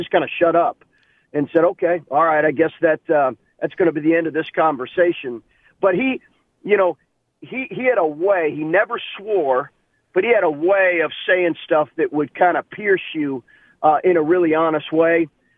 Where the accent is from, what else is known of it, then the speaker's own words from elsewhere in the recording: Lexington, Kentucky, United States; And, you know, we grew up in Lexington, Kentucky.